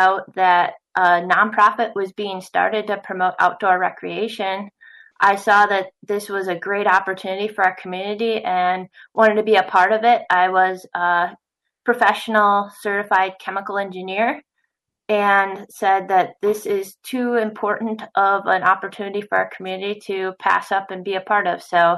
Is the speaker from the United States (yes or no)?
yes; Marathon, Wisconsin, United States; So I grew up right here in central Wisconsin in the town of Marathon, about 15 miles away from where I live today.